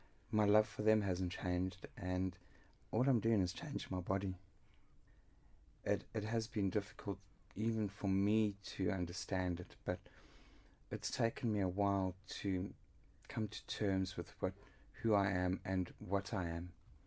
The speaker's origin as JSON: {"language": "English", "country": "South Africa", "also_born_or_lived": "London", "moved": "yes", "lives_now": "Harrogate, United Kingdom", "said": "Well, we immigrated from South Africa."}